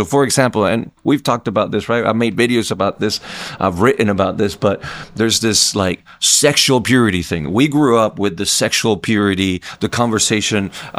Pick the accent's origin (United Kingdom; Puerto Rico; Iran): Puerto Rico; English is a second language; I was born and raised in Puerto Rico, meaning I am an American citizen. I have an American passport, but I don't have an American identity, right? I wasn't raised to … Pledge of Allegiance. I wasn't raised speaking English.